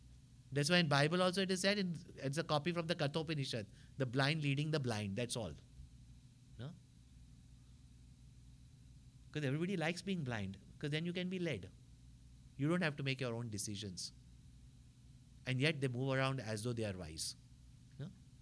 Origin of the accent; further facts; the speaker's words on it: Tamil Nadu, India; I come from Tamil Nadu